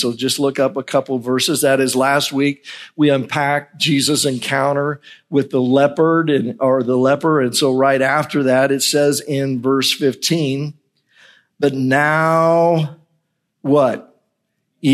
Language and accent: English; Idaho, United States; Now, as most of you know, I'm from the Northwest, and I kind of grew up being an avid hiker in the mountains of Idaho.